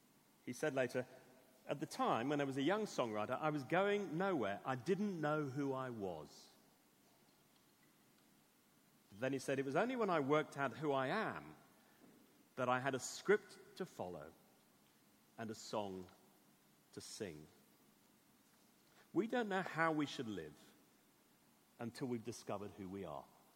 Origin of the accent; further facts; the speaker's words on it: England, United Kingdom; So that's why I'm not welcoming all the people who come from other countries into England, because I'm English.